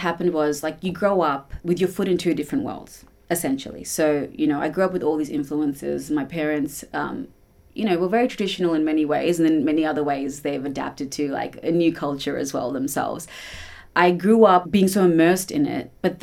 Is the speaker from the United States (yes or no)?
no; Australia; I love my culture, but Australia, being Australian is very much a part of my culture as well, you know, because that's part of my identity, because I was brought up here.